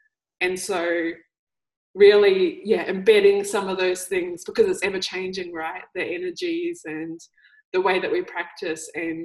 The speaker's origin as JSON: {"language": "English", "region": "Hawke's Bay", "country": "New Zealand", "said": "Ko take te mito ko wakatapu, ko momo kai toko maunga, ko nuhaka menga mohaka oku awa, ko Ngāti Kahungungu, Ngāti Rongomai Wahine, Ngāti Pahuera, e rangatane oku iwi."}